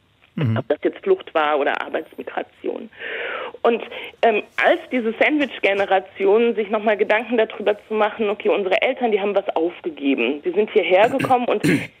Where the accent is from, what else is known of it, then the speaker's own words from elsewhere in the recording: Eifel, Germany; das ist so in der Eifel, wo ich aufgewachsen bin, das ist so im Iran oder in Westafrika, da wo quasi meine Familie vor mir begonnen hat